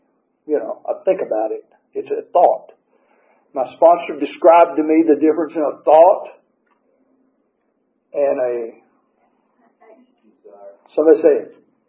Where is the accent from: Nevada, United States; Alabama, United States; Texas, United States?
Alabama, United States; I was born and raised in Alabama. I'm a huge Alabama fan.